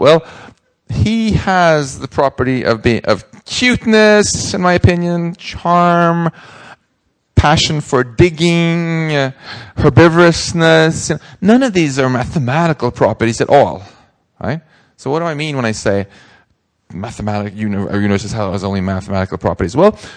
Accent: Stockholm, Stockholm County, Sweden; English is a second language; he just got a free trip to visit my hometown of Stockholm as a result.

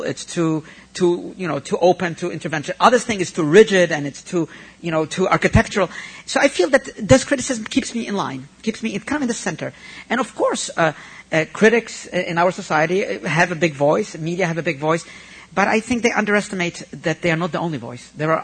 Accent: Bronx, New York, United States; I grew up in the Bronx. And, when you grow up in the Bronx and you're not wealthy and you live in the neighborhoods, you get to appreciate New York.

